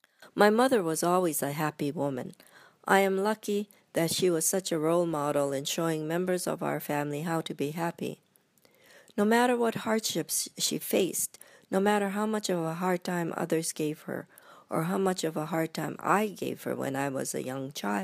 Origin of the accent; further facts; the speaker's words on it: Hilo, Hawaii, United States; or to us growing up in Hilo at the time, the tea garden.